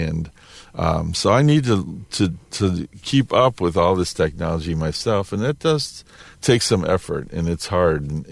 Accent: Des Plaines, Illinois, United States; November 10th, I believe, is going to be in Des Plaines, my hometown.

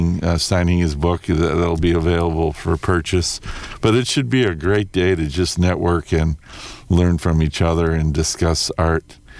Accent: Des Plaines, Illinois, United States; Des Plaines, which is my hometown

